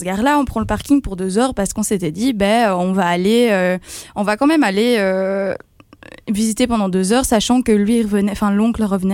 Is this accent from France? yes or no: no; Belgium; Heureusement qu'on vient de Belgique.